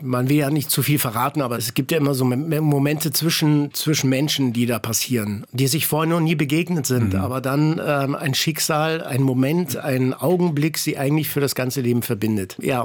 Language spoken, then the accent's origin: German; Ticino, Switzerland; Also ich komme aus dem Tessin und dann hat man die Espresso-Tasse schon in die Wiege gelegt worden.